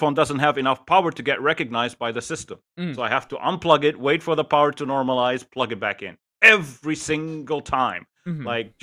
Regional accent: Lebanon; English is a second language; Okay, in case people don't know, I'm from Lebanon.

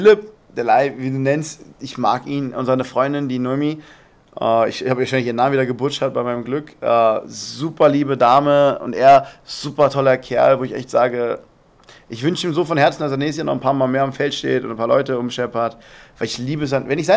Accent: Remscheid, North Rhine-Westphalia, Germany; Ich komme aus dem Dorfverein, ich komme aus Remscheid, ich habe in Remscheid Amboss angefangen.

